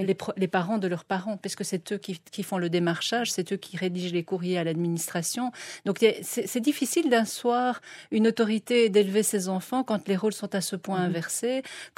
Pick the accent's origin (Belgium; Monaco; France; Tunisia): Belgium; also born or lived in Algeria; Je suis arrivée d'Algérie en Belgique étant enfant.